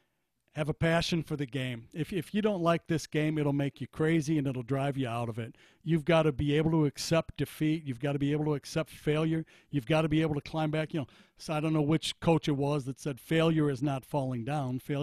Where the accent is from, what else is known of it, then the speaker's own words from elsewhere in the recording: Detroit, Michigan, United States; And I grew up in the Detroit area